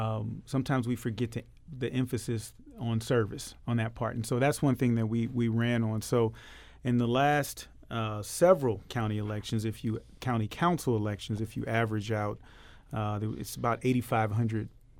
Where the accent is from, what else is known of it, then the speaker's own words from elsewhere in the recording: Florissant, Missouri, United States; now in Ferguson, United States; So I grew up in the Florissant area, you know, close to Ferguson. So that was where I grew up. I moved back to Ferguson about 4 or 5 years ago